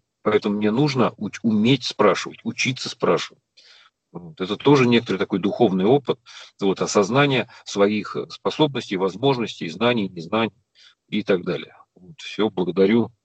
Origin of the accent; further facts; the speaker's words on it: Moscow, Russia; Я москвич, да, я делать ничего руками не умею